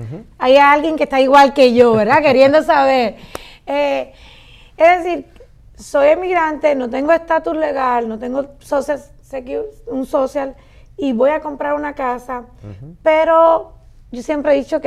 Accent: Cuba; now in United States; Ustedes saben que mi nacionalidad es cubana, pero yo digo que vine para los Estados Unidos. Siempre he dicho que soy latina. Miren, orgullosamente latina.

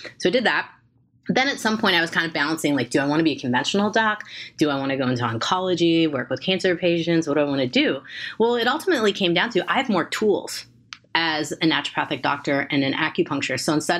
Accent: Zion, Illinois, United States; which was very close to my hometown. The commercials always say Chicago, but that's kind of a lie. We're going to just bust them out right here. It's Zion, Illinois. It's about 40 miles north of Chicago.

